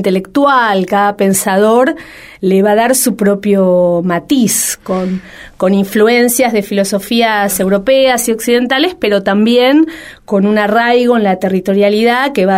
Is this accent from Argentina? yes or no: yes; Argentina; En el caso específico de la Argentina, somos argentinos